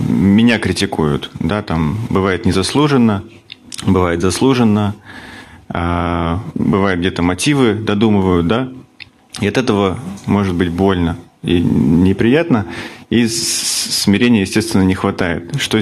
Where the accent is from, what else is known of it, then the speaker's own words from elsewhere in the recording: Abkhazia, Georgia; Мы из Абхазии приехали.